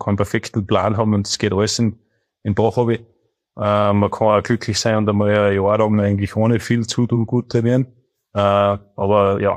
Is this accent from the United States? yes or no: no; Austria; ich bin ja Österreicher